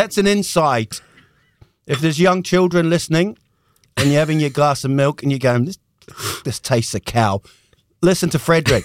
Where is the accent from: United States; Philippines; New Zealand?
New Zealand; accent: Northern English; also born or lived in England; But I grew up in New Zealand, born in England, but I remember when I went to school in New Zealand, I had this kind of Northern English, you know, kind of, you're all right